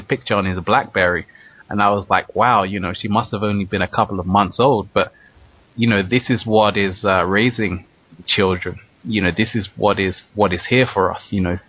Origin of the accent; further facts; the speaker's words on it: London, United Kingdom; Infinite Waters Radio, and we're from London, crossing over the ocean to New York.